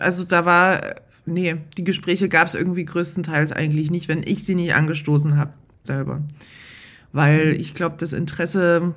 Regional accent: East Germany, Germany; now in Cologne, Germany; ich komme ja aus der ehemaligen DDR, deswegen erlebe ich das hier in Köln natürlich andersrum.

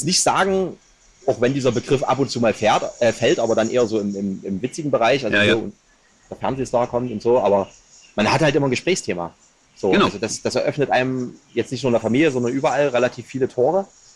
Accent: Saxony, Germany; Also ich komme aus der Richtung Bautzen, so ein kleines Dörfchen vor Bautzen. Und habe das unglaublich genossen, auf dem Land groß zu werden.

